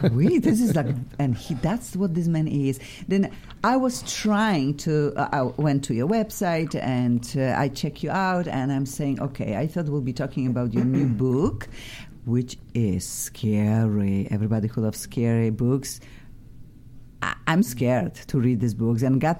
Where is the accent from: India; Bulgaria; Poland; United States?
Poland; English is a second language; And really, I needed them in Europe, Eastern Europe. I'm from Poland.